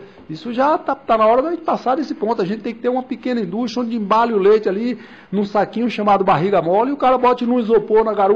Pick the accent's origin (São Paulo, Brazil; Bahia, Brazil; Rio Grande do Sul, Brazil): Bahia, Brazil; Miguel Comum; aqui no estado da Bahia, por exemplo, na minha cidade, eu sou de Miguel Comum, aqui perto